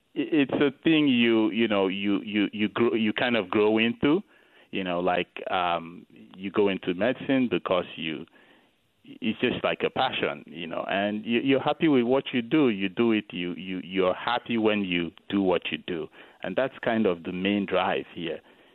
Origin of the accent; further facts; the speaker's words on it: Onitsha, Anambra, Nigeria; So there's a town called Onitsha in Anambra State. This is where I'm from.